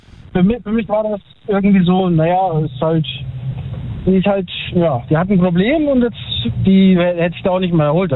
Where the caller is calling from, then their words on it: Schenkelberg, Rhineland-Palatinate, Germany; Schenkelberg, Westerwald.